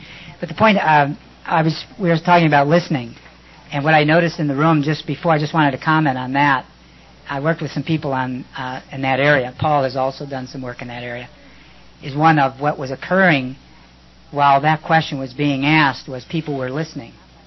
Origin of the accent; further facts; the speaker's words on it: Honolulu, Hawaii, United States; Commander … from Honolulu.